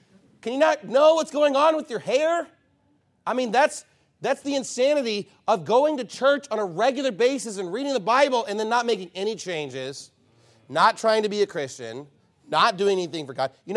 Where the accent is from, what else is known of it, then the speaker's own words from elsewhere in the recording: Texas, United States; I'm an American. I'm a Texan.